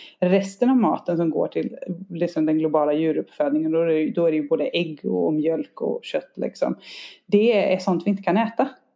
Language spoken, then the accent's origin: Swedish; Bokenäset, Västra Götaland County, Sweden; om man tar liksom hemma på Bokenäset där jag är ifrån, så var det liksom en ko i varje vägkrök ungefär.